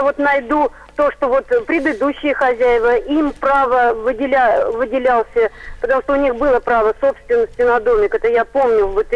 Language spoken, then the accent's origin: Russian; Leninsk-Kuznetsky, Kemerovo Oblast, Russia; Здравствуйте … из города Ленинска-Кузнецкого.